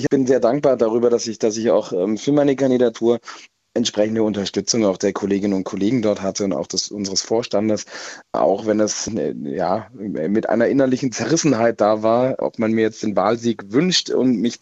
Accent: Gammertingen, Baden-Württemberg, Germany; born there; ich bin ja gebürtiger Gammertinger, war ja früher dort auch im Stadtrat

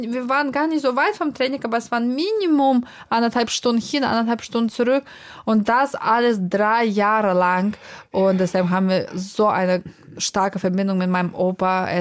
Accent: Kazan, Tatarstan, Russia; Und ich komme aus der Stadt Kasan. Kasan liegt an einem wunderschönen Fluss Wolga. Aber Kasan ist 850 Kilometer sogar von Moskau entfernt.

